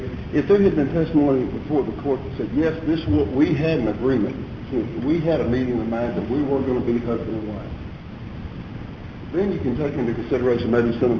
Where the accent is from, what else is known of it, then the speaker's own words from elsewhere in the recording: United States; I'm from Grayson County.